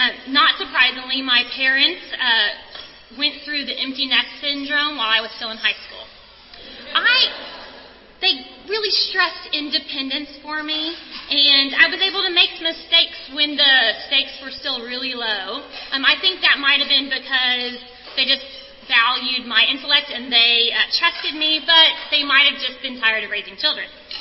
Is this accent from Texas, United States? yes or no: yes; Smithville, Texas, United States; you have a picture of my hometown. It's in Smithville, Texas. It's very small.